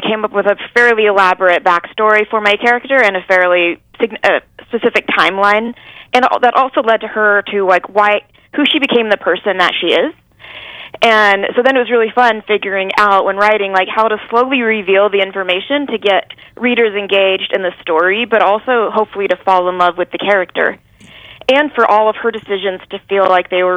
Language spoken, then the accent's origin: English; Portland, Oregon, United States; Well, I was born in Oregon, and I spent most of my life, other than a year in Finland, here.